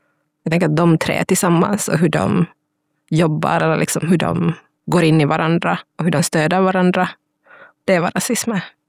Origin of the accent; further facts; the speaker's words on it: Helsinki, Uusimaa, Finland; jag har vuxit upp i södra Helsingfors som är en väldigt vit kontext, en ganska medelklassig kontext också.